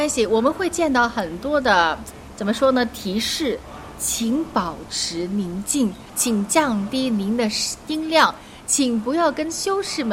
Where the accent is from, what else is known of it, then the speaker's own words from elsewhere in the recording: China; 我知道，有点像我们中国人在农历春节的时候说祝福你出入平安的意思。